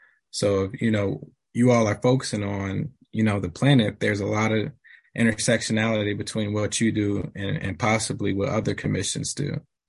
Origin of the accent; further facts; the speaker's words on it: Gary, Indiana, United States; Born and raised in Gary, Indiana. I'm only 26 at this point. Basically been in Northwest Indiana majority of my life.